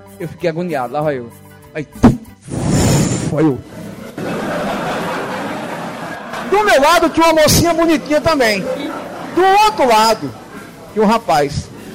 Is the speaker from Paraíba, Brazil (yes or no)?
yes; Serraria, Paraíba, Brazil; eu sou de Serraria. Serraria Brejo Paraibano. É lá na Paraíba, sabe? Um negocinho, uma cidadezinha pequenininha.